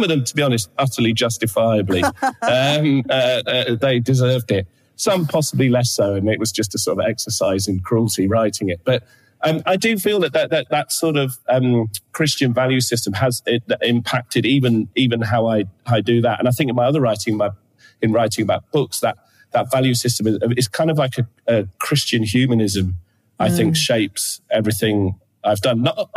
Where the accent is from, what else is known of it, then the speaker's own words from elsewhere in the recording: Halifax, Yorkshire and the Humber, United Kingdom; also born or lived in Bradford; I loved it. I was a very happy kid. We lived in Halifax. I was born in Bradford, don't remember that. But then we lived in Halifax.